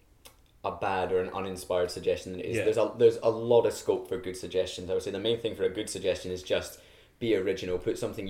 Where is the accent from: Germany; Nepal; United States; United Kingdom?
United Kingdom; Scotland; Actually, I'm Scottish. When I was a child, we didn't carve pumpkins. We carved turnips.